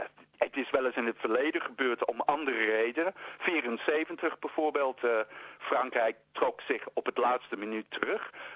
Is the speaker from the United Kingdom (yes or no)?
yes; England, United Kingdom; ik kom zelf uit Engeland, dus ik mag dit zeggen